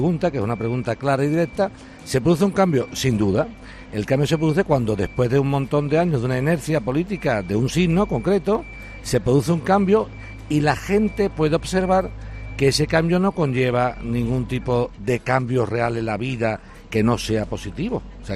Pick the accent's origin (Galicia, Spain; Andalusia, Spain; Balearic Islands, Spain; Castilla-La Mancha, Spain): Andalusia, Spain; Seville; born there; Nací en el Arenal, en la calle Adriano.